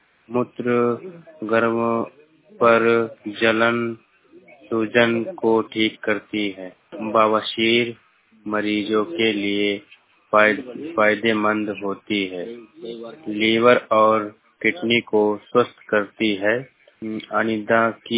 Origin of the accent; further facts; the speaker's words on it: Kevalpur, Uttar Pradesh, India; मेरा गांव का नाम है केवलपुर। मेरे जिले का जिला है बहराइच।